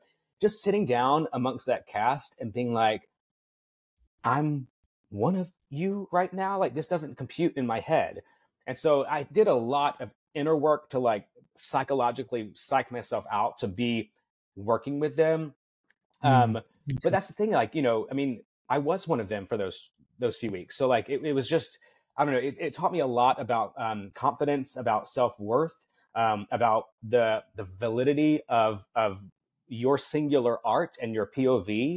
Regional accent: Decatur, Alabama, United States; who's from my hometown of Decatur, Alabama as well.

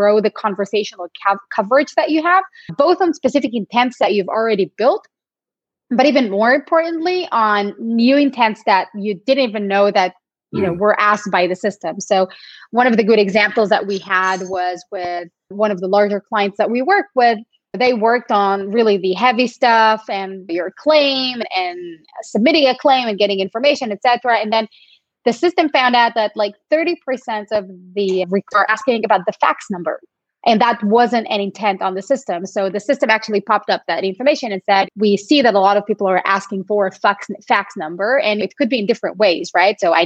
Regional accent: Tel Aviv, Tel Aviv District, Israel; English is a second language; moved away as an adult; now in United States; I'm originally from Tel Aviv, Israel.

